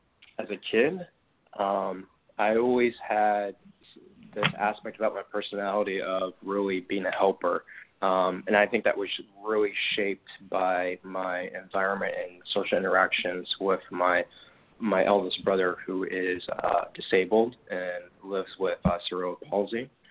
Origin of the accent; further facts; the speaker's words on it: Warren, Michigan, United States; also born or lived in Detroit; And also during this time growing up in Detroit, and, you know, I'm sure you can relate as well, you know, this was in the 90s, you know, I grew up in Warren at one point